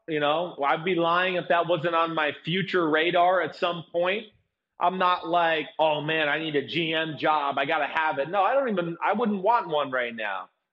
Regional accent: New Jersey, United States; I'm a blonde from New Jersey.

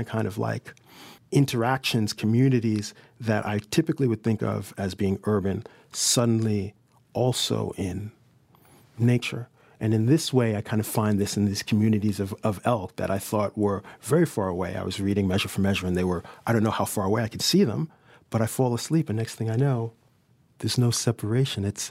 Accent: New York City, New York, United States; because I'm a New Yorker born and raised, and I've kind of found a lot of natural elements in the city.

